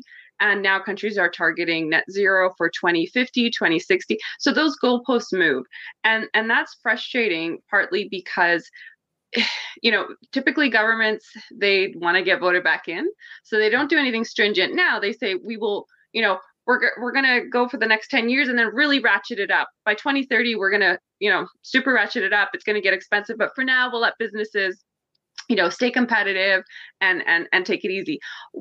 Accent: Canada; I was like, do you guys not know I'm Canadian?

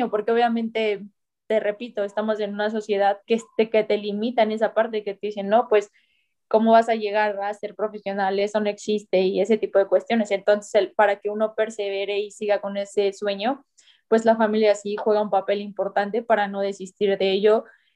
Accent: Cuautla, Morelos, Mexico; de donde yo era, de donde soy, mejor dicho, de Cuautla, Morelos

